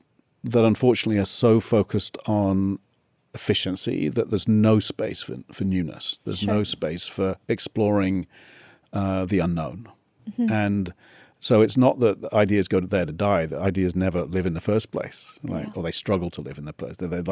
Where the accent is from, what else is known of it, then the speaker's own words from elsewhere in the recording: South East England, United Kingdom; Near Oxford.